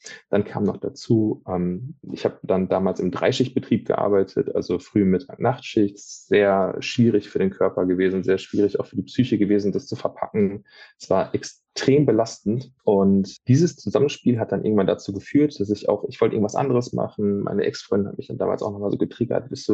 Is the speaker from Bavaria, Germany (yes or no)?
no; Rheinberg, North Rhine-Westphalia, Germany; die psychiatrische Klinik in Rheinberg, da wo ich herkomme, in meinem Heimatort.